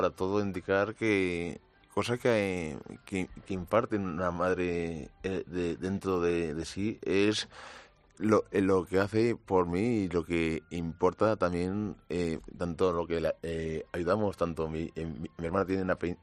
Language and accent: Spanish; Alcobendas, Community of Madrid, Spain; Y yo lo que diría a todos los políticos de mi pueblo de Alcobendas es que en vez de inaugurar tantos parques y todas esas cosas